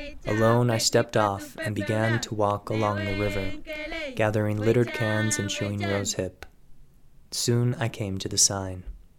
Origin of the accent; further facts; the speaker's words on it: Carbondale, Colorado, United States; Often, since returning to my hometown of Carbondale, Colorado, I am asked, how was it?